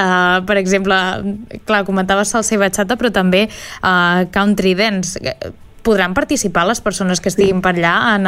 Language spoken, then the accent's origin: Catalan; Sant Feliu, Catalonia, Spain; jo soc de Sant Feliu